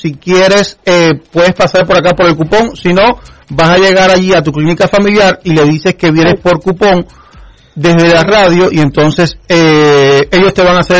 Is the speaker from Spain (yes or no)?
no; Cuba; yo vengo de un sistema, yo soy cubano, ¿ok? Y en Cuba la salud es gratis.